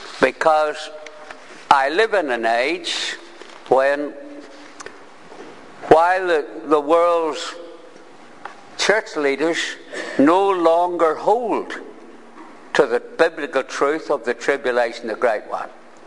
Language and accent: English; Northern Ireland, United Kingdom; Because as an Ulsterman, you'd be flat in your back.